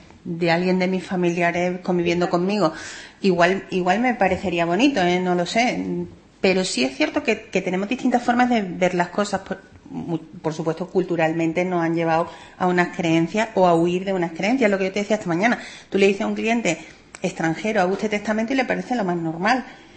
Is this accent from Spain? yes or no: yes; Andalusia, Spain; Y soy andaluza de pura cepa.